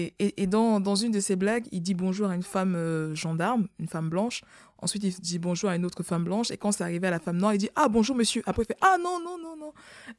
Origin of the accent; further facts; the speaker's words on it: Cameroon; born there; je suis née au Cameroun. Et au Cameroun, genre, je suis la norme. Donc, quand je suis avec d'autres Camerounais, je ne suis pas noire.